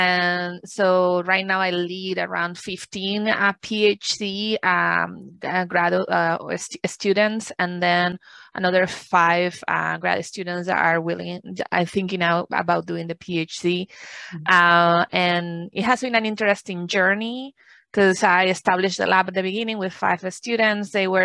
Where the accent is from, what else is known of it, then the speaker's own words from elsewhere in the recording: Canary Islands, Spain; moved away as an adult; now in United States; I'm originally from Canary Islands. Those are some islands on the west coast of Africa that actually are part of Spain.